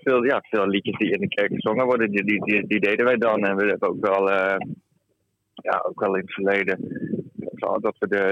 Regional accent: Drenthe, Netherlands; want wij zijn gewoon opgegroeid in Drenthe

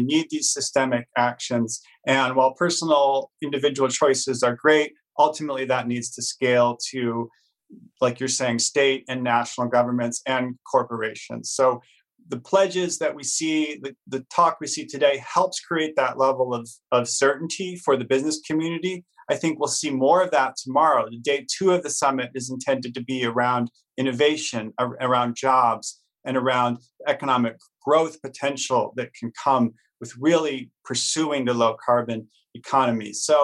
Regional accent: United States; I have to say, I'm an American

